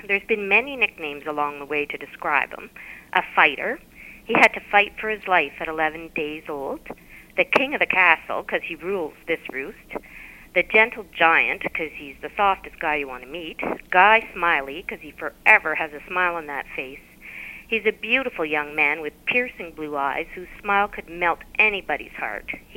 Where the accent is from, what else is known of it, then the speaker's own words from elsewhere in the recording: Sherbrooke, Quebec, Canada; now in Kanata, Canada; I'm originally from Sherbrooke.